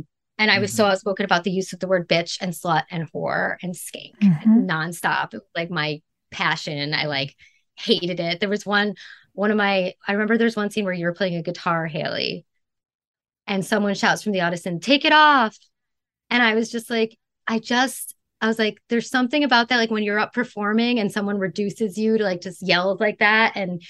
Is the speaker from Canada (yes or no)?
yes; Canada; born there; I went to Toronto because I was born in Canada. That's a Canadian citizenship.